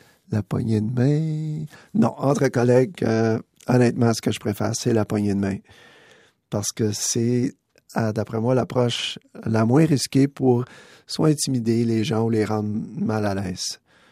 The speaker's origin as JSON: {"language": "French", "town": "Val-d'Or", "region": "Quebec", "country": "Canada", "said": "Je suis Canadien d'origine. Je viens de Val-d'Or, en Abitibi."}